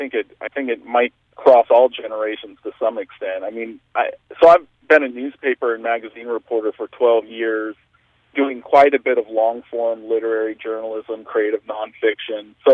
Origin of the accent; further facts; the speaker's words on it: California, United States; now in Sacramento, United States; based out of Sacramento now, but I grew up in the Gold Country, and my first 5 years were working out in the Gold Country.